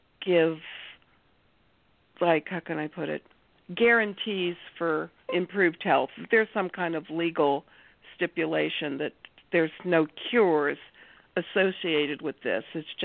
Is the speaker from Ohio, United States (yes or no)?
yes; Ohio, United States; from Ohio, and this is only the second time I've been on the phone.